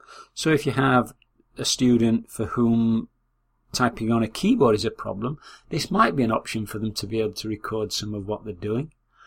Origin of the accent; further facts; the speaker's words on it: Yorkshire and the Humber, United Kingdom; accent: Yorkshire; I selected UK English, but it was nevertheless able to translate my Yorkshire accent into written text.